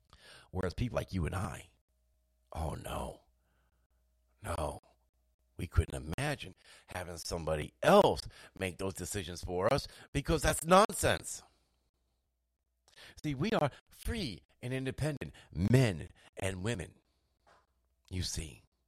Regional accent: United States; Funny thing about being an American is we're kind of a little rebellious by our very nature.

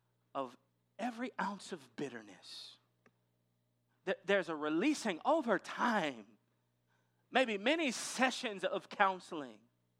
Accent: Midwest, United States; also born or lived in South; now in San Francisco, United States; I grew up in the Midwest and spent years doing ministry in the South

